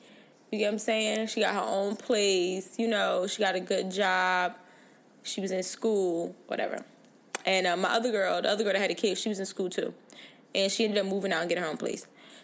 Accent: New Jersey, United States; now in Maryland, United States; So, as y'all know, I am from Jersey, brick city in the house, okay? But I currently live in Maryland, right?

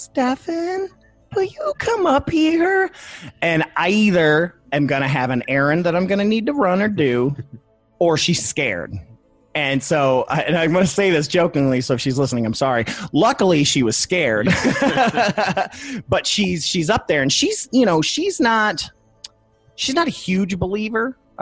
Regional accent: Toledo, Ohio, United States; I went up to my hometown of Toledo and went up to Detroit.

